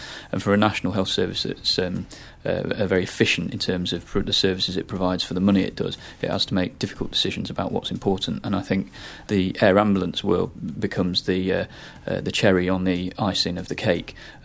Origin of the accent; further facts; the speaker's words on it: England, United Kingdom; I'm actually from the Midlands originally and relatively new to this area